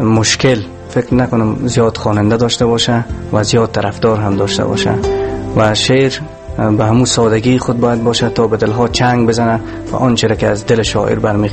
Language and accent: Persian; Balkh, Afghanistan; born there; در ولایت بلخ به دنیا آمدم.